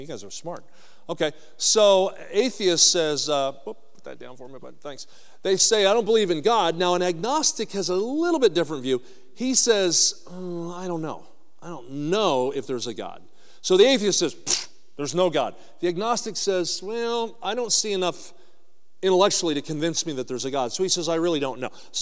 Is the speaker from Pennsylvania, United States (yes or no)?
yes; Pennsylvania, United States; I grew up skiing in the Pocono Mountains of Pennsylvania.